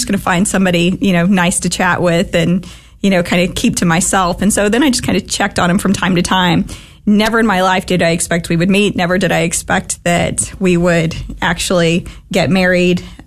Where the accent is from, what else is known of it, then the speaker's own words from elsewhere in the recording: Dallas, Texas, United States; It's really funny, actually, because we're both from the Dallas area, and neither one of us were actually in Dallas when we met.